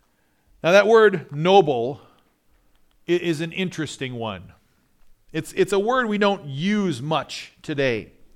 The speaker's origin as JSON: {"language": "English", "country": "Canada", "lives_now": "United States", "said": "I realize I'm a Canadian, but I don't know that I could live there. I know I'm American now."}